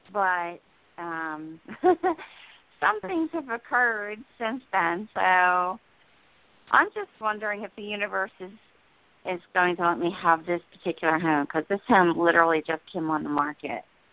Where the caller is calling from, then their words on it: New Jersey, United States; I'm in New Jersey.